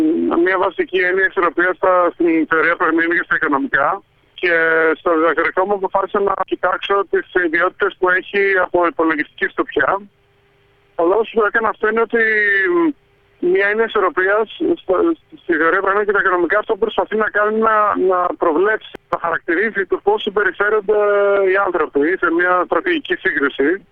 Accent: Crete, Greece; Είμαι από την Κρήτη, ναι. Και από τους δύο γονείς, ο παπάς είναι από τα Χανιά και η μαμά από την Ιεράπετρα.

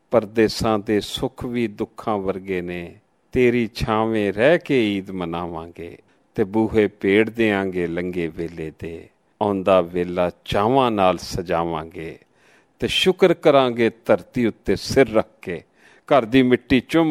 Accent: Faisalabad, Punjab, Pakistan; ਬਸ ਮੇਰੀ ਜੰਮਪਲ ਅਤੇ ਫੈਸਲਾਬਾਦ ਦੀ ਹੈ, ਅਤੇ ਮੇਰੇ ਵਾਲਦੈਨ ਹੁਸ਼ਿਆਰਪੁਰ ਇੰਡੀਆ ਤੋਂ ਆਏ ਸੀ ਫੈਸਲਾਬਾਦ, ਉੱਥੇ ਮੈਂ ਪੈਦਾ ਹੋਇਆ

